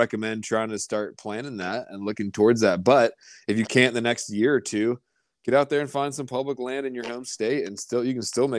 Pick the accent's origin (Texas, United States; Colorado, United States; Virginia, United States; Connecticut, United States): Virginia, United States; I'm from Virginia, dude. So, I mean, I get cold deer hunting when it's like 20 degrees.